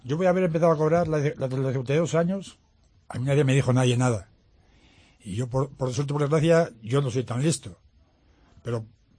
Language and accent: Spanish; Zamora, Castile and León, Spain; La verdad, yo soy de Zamora